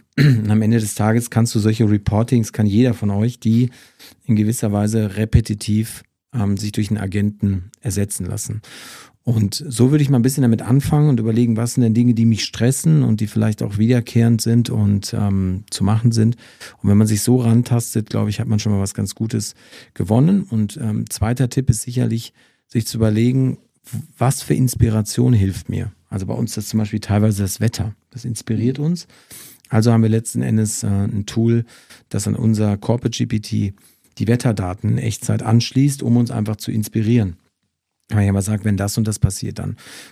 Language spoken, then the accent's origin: German; Hagen, North Rhine-Westphalia, Germany; Also ich komme aus Hagen